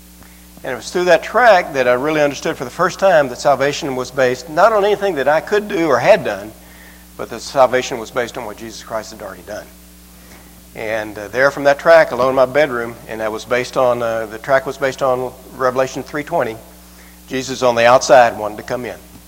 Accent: Houston, Texas, United States; moved away as an adult; now in Carthage, United States; I was born and raised in Houston, lived there all of my life until God led us to Tennessee about 3 years ago.

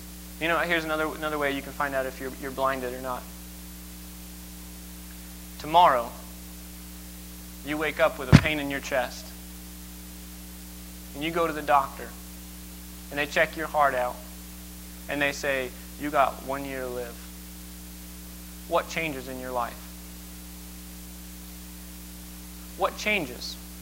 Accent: United States; born there; Thank God I was born in America.

